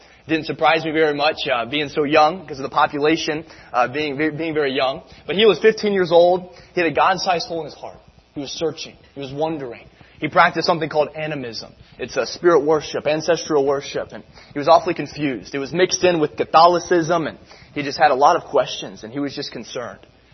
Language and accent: English; Tennessee, United States; My home state of Tennessee has got 6 million.